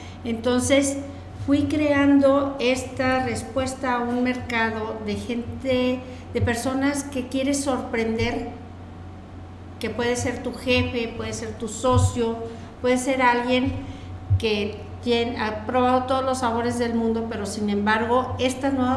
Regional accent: Monterrey, Nuevo León, Mexico; Vivíamos en la Ciudad de México y llegamos aquí a Monterrey. Ya tenía yo acá 3 hijos viviendo. Entonces dije, me regreso a mi tierra, a lo mío

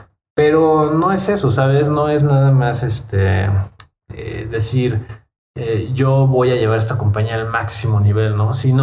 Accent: Mexico; lo primero es, ¿de dónde eres? No, pues México, ¿no?

